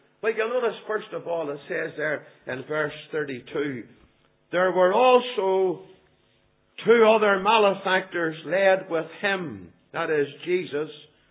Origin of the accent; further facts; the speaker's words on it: Northern Ireland, United Kingdom; I was brought up in Donegal Road Methodist Church in the 38th Boys Brigade Company.